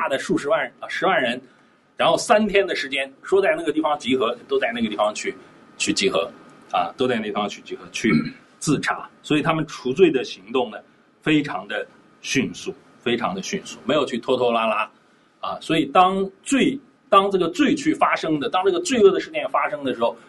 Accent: China; 我们中国人说历史都是任人装扮的小姑娘

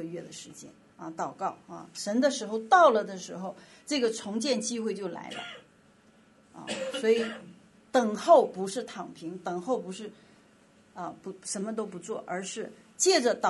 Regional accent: China; 波斯文化跟我们中国人有很就是这种注重家族坟墓的文化

